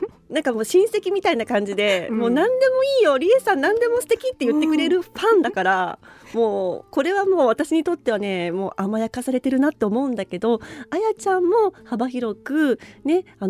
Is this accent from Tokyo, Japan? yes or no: no; Nagano, Japan; 私昔、まあ、長野県出身で、